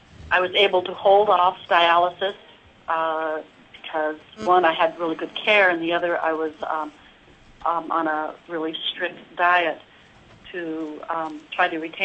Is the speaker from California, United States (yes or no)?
no; Anchorage, Alaska, United States; I am from Anchorage, from Alaska.